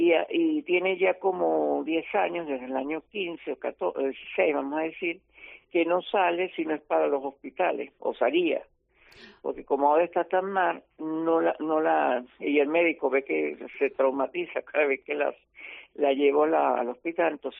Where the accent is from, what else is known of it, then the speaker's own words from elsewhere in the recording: Venezuela; now in Spain; Yo en mi país, dependiendo del volumen de la cartera